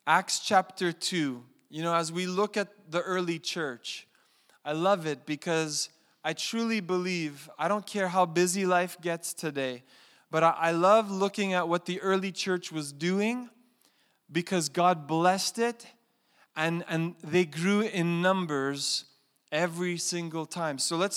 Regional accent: Montreal, Quebec, Canada; I grew up in Montreal.

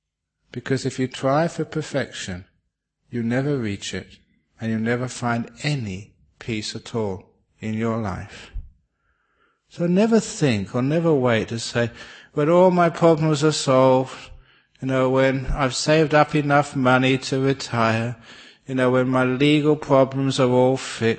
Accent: England, United Kingdom; I still remember as a kid growing up in England

